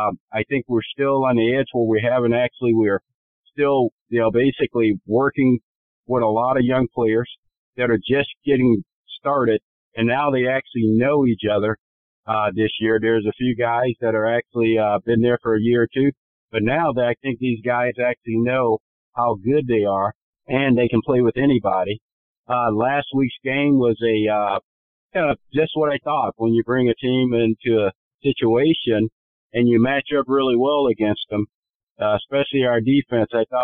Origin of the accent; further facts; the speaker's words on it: Shreveport, Louisiana, United States; Growing up in Shreveport, there was always a plethora of former or NFL players that I idolized